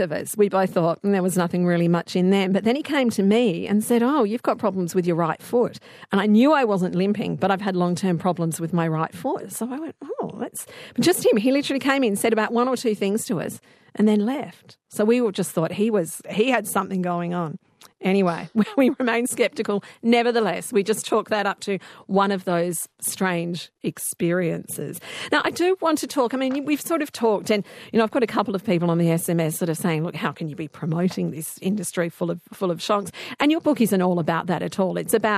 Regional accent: Adelaide, South Australia, Australia; growing up in Adelaide

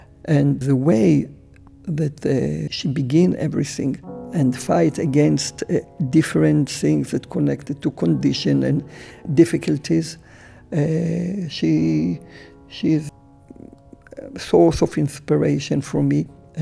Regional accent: Israel; English is a second language; But of course, we come from Israel, we came from Israel

